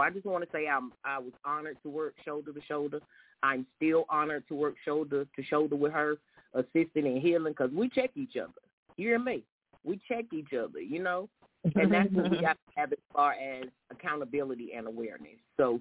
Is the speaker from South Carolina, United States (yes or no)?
no; East Winston, North Carolina, United States; I'm from East Winston. We grew up in the same neighborhood.